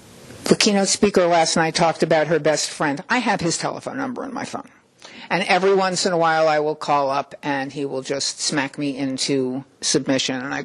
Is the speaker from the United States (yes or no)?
yes; New York City, New York, United States; but I grew up in New York City.